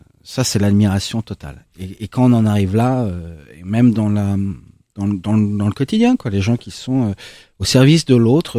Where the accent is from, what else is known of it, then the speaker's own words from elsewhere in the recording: Senlis, Hauts-de-France, France; Je suis né à Senlis. J'y ai vécu jusqu'à j'ai encore des attaches là-bas hein, et j'y ai vécu jusque après mon bac.